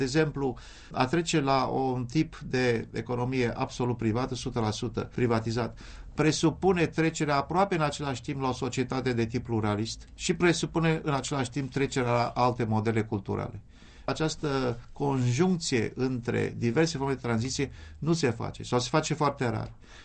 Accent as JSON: {"language": "Romanian", "country": "Romania", "moved": "yes", "said": "fie că scriam în olandeză, în engleză sau în franceză, sau vorbeam aceste limbi, eu le făceam tot ca un român"}